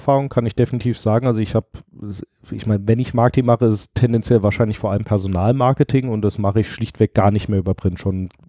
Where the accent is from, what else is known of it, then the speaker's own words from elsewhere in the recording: Saarland, Germany; Ich komme aus dem Saarland.